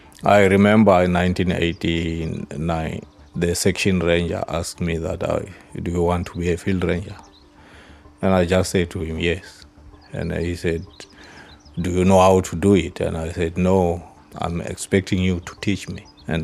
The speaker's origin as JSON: {"language": "English", "town": "Komatipoort", "region": "Mpumalanga", "country": "South Africa", "tie": "born or raised there", "said": "I grew up in Komatipoort. Komatipoort is not far. It's a town here outside, it's 8 kilometers."}